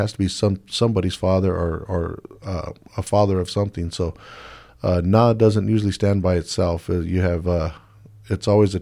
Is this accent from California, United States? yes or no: yes; Pala, California, United States; I'm just trying to show off what I was taught as a child growing up in Pala.